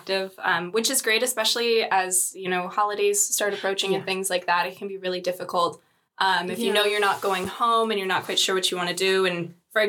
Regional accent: Pacific Northwest, United States; I'm from the Pacific Northwest, so hiking is in my blood.

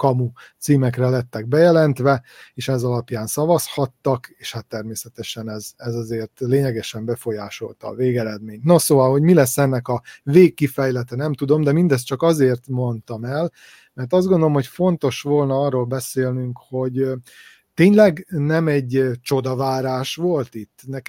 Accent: Vojvodina, Serbia; ebben sem vagyunk közvetlenül érintettek vajdasági magyarként

